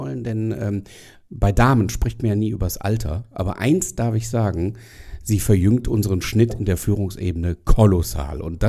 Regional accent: Düsseldorf, North Rhine-Westphalia, Germany; ich als Düsseldorfer

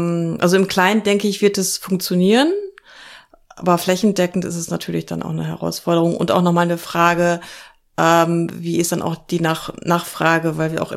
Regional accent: Lower Saxony, Germany; Also ich komme aus Niedersachsen.

